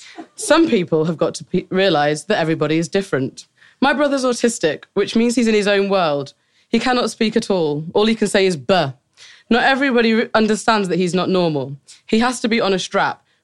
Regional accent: Birmingham, West Midlands, United Kingdom; born there; I was born in Birmingham in an area called Handsworth. I don't know if anyone knows it, but it's a very black and Asian area.

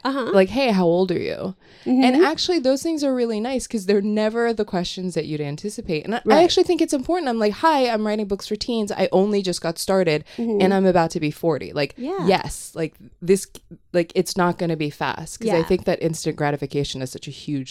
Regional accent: Hong Kong; I grew up in Hong Kong, so I had this like very weird thing where like a lot of like my pop culture would arrive like on a boat.

